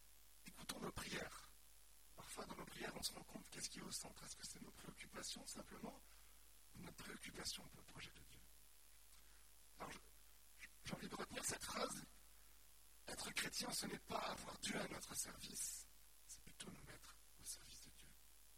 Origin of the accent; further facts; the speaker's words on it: France; aujourd'hui je suis français, j'habite en France